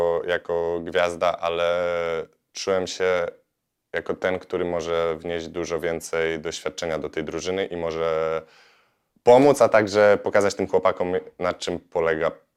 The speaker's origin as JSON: {"language": "Polish", "town": "Warsaw", "region": "Masovian Voivodeship", "country": "Poland", "said": "bo ja jako warszawiak, przeprowadzając się na ukraińską wieś, no to jest duża dysproporcja."}